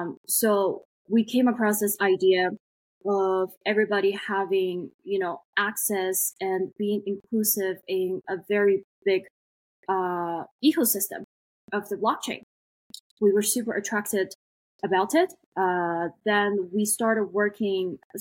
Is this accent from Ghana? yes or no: yes; Ghana; also born or lived in United States; now in China; Personally, I am based in China, born in China. I grew up in Africa, in West Africa, in Ghana, actually, and then studied in the US.